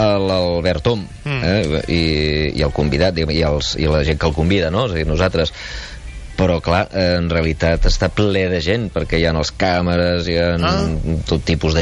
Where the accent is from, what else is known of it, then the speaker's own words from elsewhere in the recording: Catalonia, Spain; Com a ser humà, com a ciutadà i com a català, aquesta gent a mi em fa vergonya.